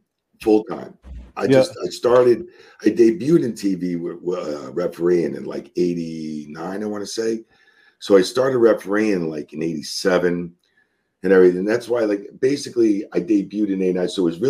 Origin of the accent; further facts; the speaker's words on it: Bayonne, New Jersey, United States; Yeah, dirty Jersey boy, that's it, man. I was born in Bayonne, New Jersey, 66, and then we moved up.